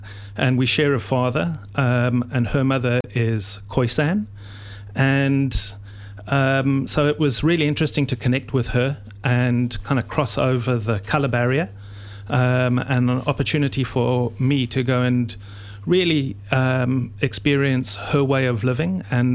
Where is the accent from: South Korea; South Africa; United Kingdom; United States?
South Africa; Well, I'm South African, so...